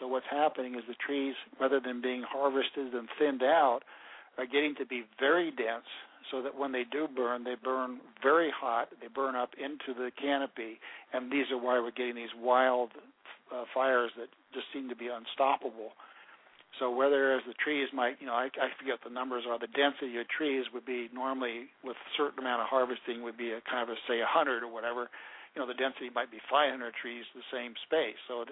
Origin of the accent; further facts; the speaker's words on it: Idaho, United States; born there; also born or lived in Montana / Wyoming / Oregon / Washington; I was born in Idaho, and although I never really lived there much, I lived mostly in urban areas as my dad was restationed from one place to another as part of the Air Force.